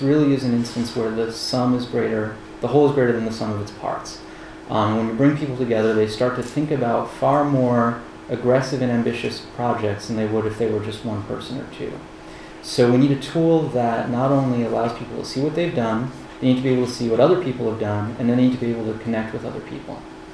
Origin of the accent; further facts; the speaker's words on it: New York, United States; It's sort of part of being a New Yorker.